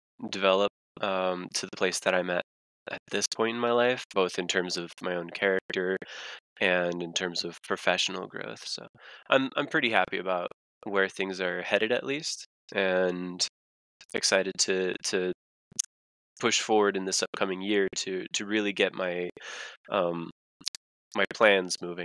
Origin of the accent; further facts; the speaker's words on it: California, United States; born there; I came from out west. I was born in California.